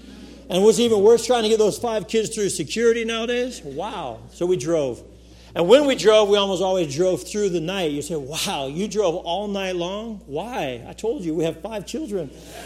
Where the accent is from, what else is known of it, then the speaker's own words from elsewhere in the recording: Colorado Springs, Colorado, United States; When we got married, we moved back to my hometown, which is Colorado Springs, Colorado.